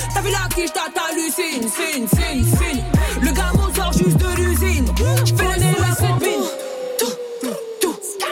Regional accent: DR Congo; En plus, je suis congolaise, j'ai la musique dans le sang

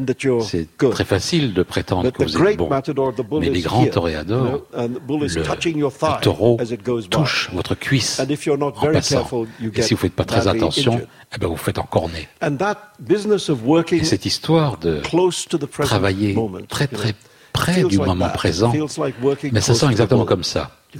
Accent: Mumbai, Maharashtra, India; born or raised there

